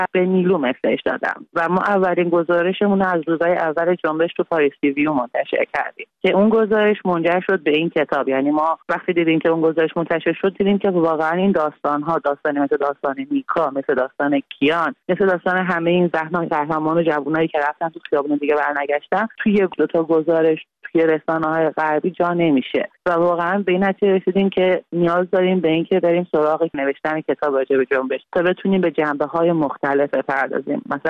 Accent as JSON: {"language": "Persian", "country": "Iran"}